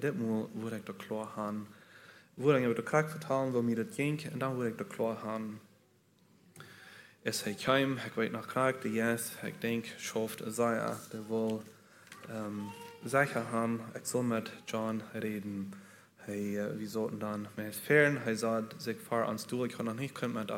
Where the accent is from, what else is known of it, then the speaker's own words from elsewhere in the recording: Leamington, Ontario, Canada; also born or lived in Mexico; Ich bin in Mexiko geboren, aber hier ganz hier in Ontario, in Leamington, abgewachsen.